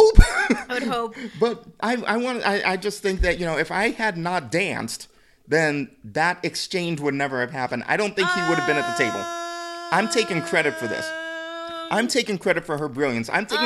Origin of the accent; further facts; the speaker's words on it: the South, United States; I'm from the South. I don't know.